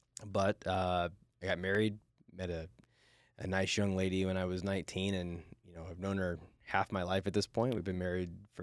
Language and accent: English; Oklahoma, United States; moved away as an adult; I was born and raised in Oklahoma, town about the size of a nickel, like 300 to 400 people in it.